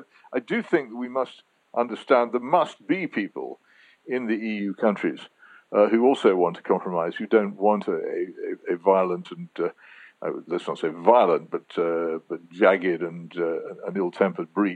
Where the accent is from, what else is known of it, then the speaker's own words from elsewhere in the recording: United Kingdom; the people of my generation who were brought up as British patriots also feel an attachment to the continent of Europe.